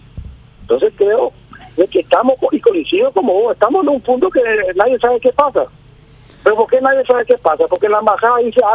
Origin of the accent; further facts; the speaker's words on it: Paraguay; nosotros como paraguayos